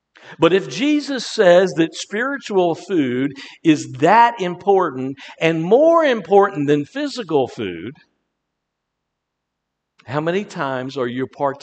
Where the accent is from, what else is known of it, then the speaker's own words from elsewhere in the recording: Chesapeake Bay, United States; I grew up on the Chesapeake Bay.